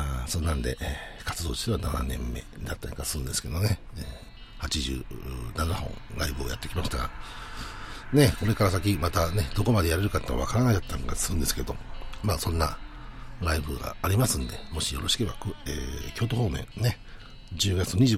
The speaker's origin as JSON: {"language": "Japanese", "town": "Nagoya", "region": "Aichi", "country": "Japan", "said": "地元名古屋ではやるんですけど"}